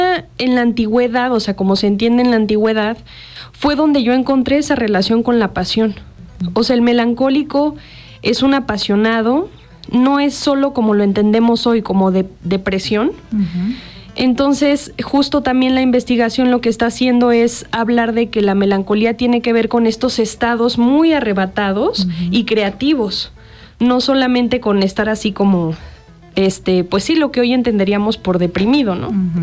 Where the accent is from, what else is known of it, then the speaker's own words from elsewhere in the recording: State of Mexico, Mexico; now in Cuernavaca, Mexico; Yo soy del Estado de México, de la zona como Ecatepec, Tultepec, toda esa zona. Pero ya tengo, van a ser este año 4 años que vivo aquí en Cuernavaca.